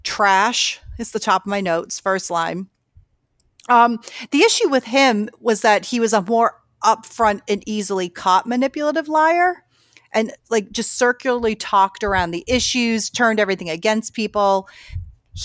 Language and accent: English; Boston, Massachusetts, United States; I am from the Boston area. We couldn't tell … Couldn't. I don't have that thick of an accent. It slips out here and there.